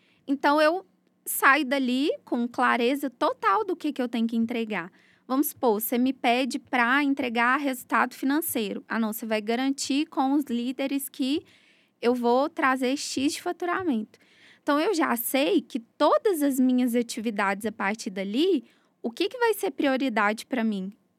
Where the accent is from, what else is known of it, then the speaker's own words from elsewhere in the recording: Minas Gerais, Brazil; uma médica muito querida lá da minha cidade, no interior de Minas.